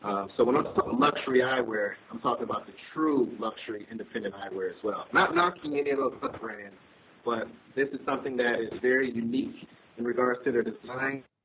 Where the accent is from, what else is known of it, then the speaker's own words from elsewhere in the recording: Raleigh, North Carolina, United States; So I grew up in the tribal area, Raleigh, Durham, North Carolina.